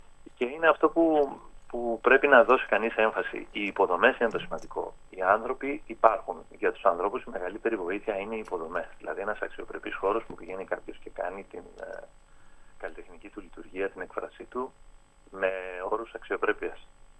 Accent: Rethymno, Crete, Greece; παρόλο που περηφανεύτηκα πριν για την πόλη μου, δεν μπορώ να πω τα καλύτερα, δεν έχουμε εμείς θέατρο ακόμα. Είναι ζητούμενο για το Ρέθυμνο να φτιαχτεί ένας θεατρικός χώρος

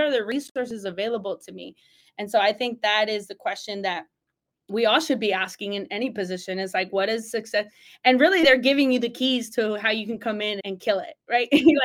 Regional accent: San Diego, California, United States; I've moved around. I'm in the DMV and I'm from San Diego, California.

